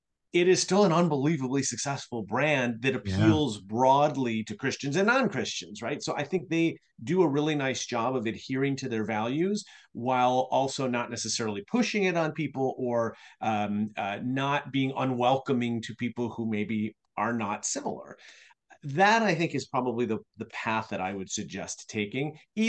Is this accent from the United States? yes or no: yes; Chicago, Illinois, United States; And I'm from Chicago, and I had to learn pretty quickly. I mean, I know this growing up in Chicago